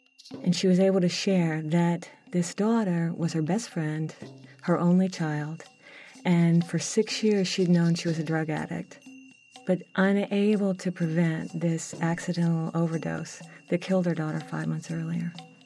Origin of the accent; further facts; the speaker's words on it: Colorado, United States; from Colorado.